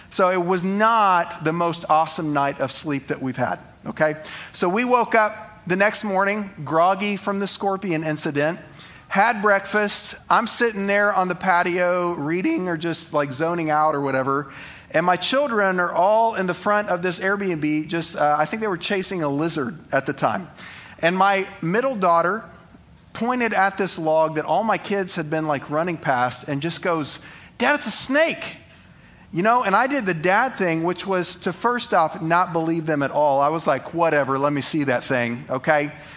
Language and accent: English; Abilene, Texas, United States; we're from Abilene, okay? Like, the beauty of living in Abilene